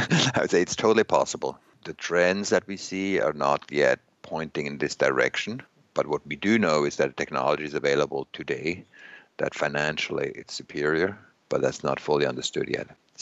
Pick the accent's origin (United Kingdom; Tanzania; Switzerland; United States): Switzerland; I think CO2 emissions in China per person are now larger than in my home country, Switzerland.